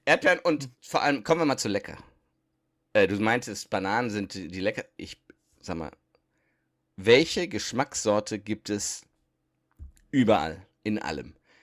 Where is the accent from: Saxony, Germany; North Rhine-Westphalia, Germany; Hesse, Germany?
North Rhine-Westphalia, Germany; Düsseldorf; die Burgruine, wo ich aufgewachsen bin. Düsseldorf-Kaiserswerth, da gibt's eine Burgruine.